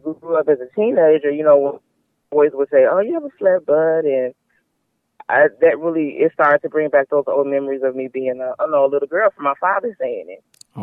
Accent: Chicago, Illinois, United States; Yes, born and raised in Chicago.

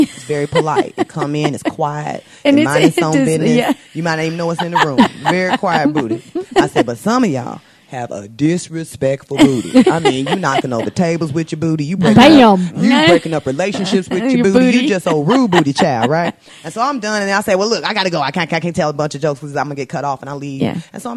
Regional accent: Chicago, Illinois, United States; we're both from Chicago.

